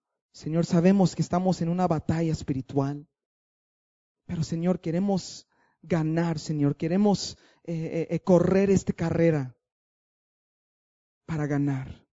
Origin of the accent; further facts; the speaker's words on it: Los Angeles, California, United States; Spanish is a second language; Soy americano, soy de Los Ángeles, soy güero, ¿verdad? Crecí entre cholos, duré un tiempo en la cárcel y a los 18 años de edad entregué mi vida a Cristo